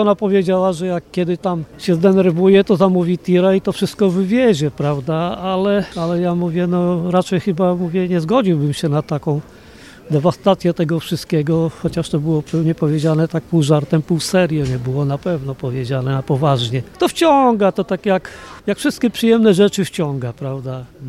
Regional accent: Lublin Voivodeship, Poland; pochodzę po prostu z okolic Dęblina. Typowe narzędzia takie rolnicze. Do tego mam sentyment, bo się tam wychowałem, pochodzę ze wsi

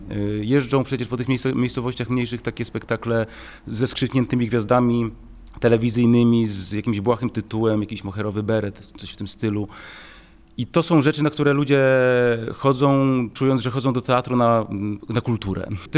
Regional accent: Lublin, Lublin Voivodeship, Poland; Mimo że jestem z Lublina, to też trafiłem przypadkiem z powrotem do Lublina

